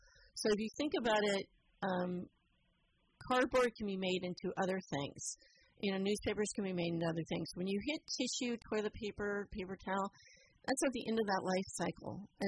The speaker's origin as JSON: {"language": "English", "town": "Pendleton", "region": "Oregon", "country": "United States", "tie": "born or raised there", "said": "like you said, I grew up in Pendleton."}